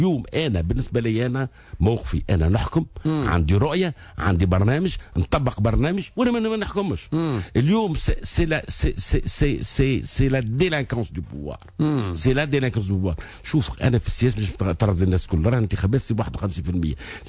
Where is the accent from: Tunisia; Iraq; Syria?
Tunisia; سي نورمال احنا عندنا في تونس عندنا مخزون من الرخام 10 مرات قد تركيا